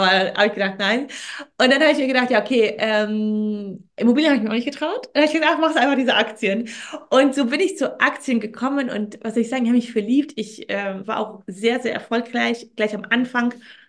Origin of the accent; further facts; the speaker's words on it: Wuppertal, North Rhine-Westphalia, Germany; ich komme aus Wuppertal, muss man dazu sagen, und ich habe in Düsseldorf studiert.